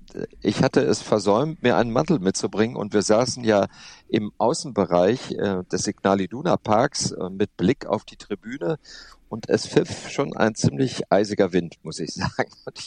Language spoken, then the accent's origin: German; Hamm, North Rhine-Westphalia, Germany; ich bin auch sehr heimatverbunden. Also ich habe mich hier auch in meiner Region, ich komme aus Hamm in Westfalen, aus dem Ortsteil Bockum-Höfel.